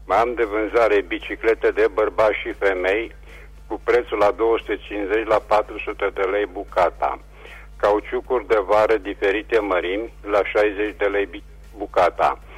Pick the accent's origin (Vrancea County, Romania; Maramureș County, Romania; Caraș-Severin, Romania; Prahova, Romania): Caraș-Severin, Romania; Reșița; sunt din Reșița și revin și eu cu următoarele anunțuri.